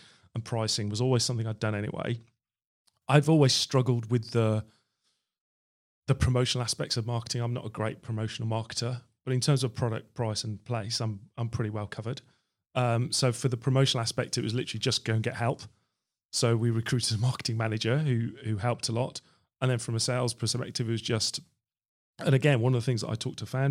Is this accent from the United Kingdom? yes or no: yes; Birmingham, West Midlands, United Kingdom; So I'm from Birmingham originally, moved to London and did some IT consultancy